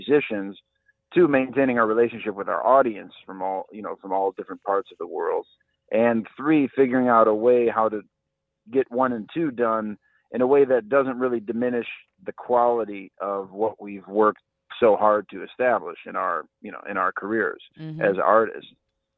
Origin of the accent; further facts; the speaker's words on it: Cleveland, Ohio, United States; So I am the director of the Tri-C Jazz Fest Academy here in my hometown of Cleveland